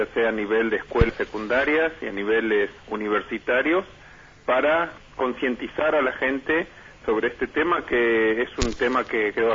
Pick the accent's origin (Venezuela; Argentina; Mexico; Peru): Argentina; y yo que en el origen vengo de Argentina